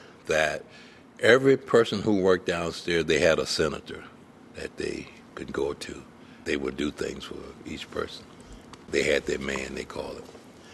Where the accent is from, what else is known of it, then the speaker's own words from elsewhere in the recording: Somerton, South Carolina, United States; born there; I was born in Somerton, South Carolina.